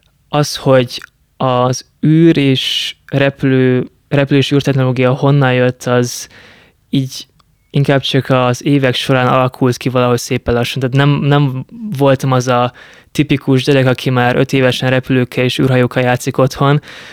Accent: Miskolc, Borsod-Abaúj-Zemplén, Hungary; moved away as an adult; Miskolcon születtem, ott nőttem fel. Az egész ott kezdődött, hogy általános iskolában én német-magyar kétszannyelvű iskolában jártam, tehát a német volt az első idegen nyelvem

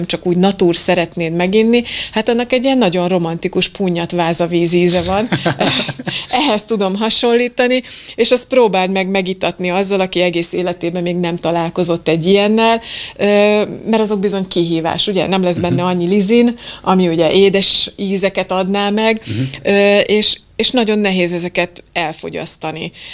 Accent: Hungary; nem vagyok pesti, bocsánat, tápos vidéki vagyok

